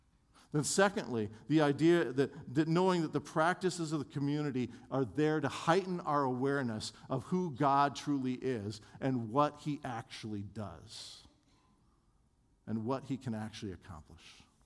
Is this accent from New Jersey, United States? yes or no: no; Minneapolis, Minnesota, United States; I grew up in Minneapolis as a sinner and non-believer, so that's how I got there.